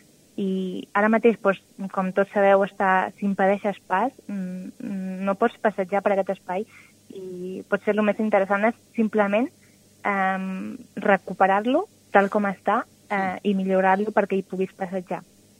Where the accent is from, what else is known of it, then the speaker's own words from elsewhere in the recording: Formentera, Balearic Islands, Spain; m'estimava molt per ser de Formentera i, tot i que jo estava estudiant a Barcelona, pues, tenia ganes de tornar a fer o treballar, no?, en la meva illa.